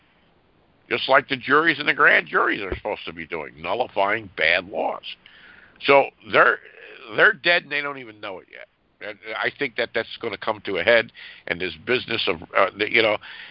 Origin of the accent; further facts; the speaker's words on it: United States; As an American, that's exactly what we're going to do.